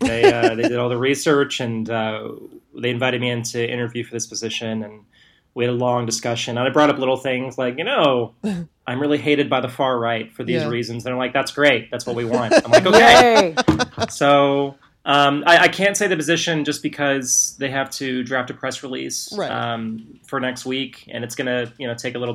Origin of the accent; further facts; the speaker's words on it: Texas, United States; And I got really pissed because I'm from Texas.